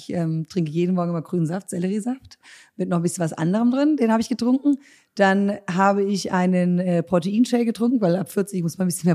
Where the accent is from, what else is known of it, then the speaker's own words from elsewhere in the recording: Wiesbaden, Hesse, Germany; also born or lived in Stuttgart; Ja, also meine Heimat ist Wiesbaden. Ich bin in Wiesbaden geboren.